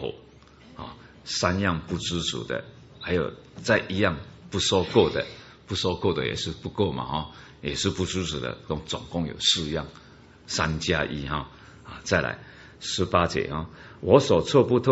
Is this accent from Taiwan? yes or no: yes; Taiwan; 就有一点类似我们台湾人哦，台湾人不喜欢四这个数目字哦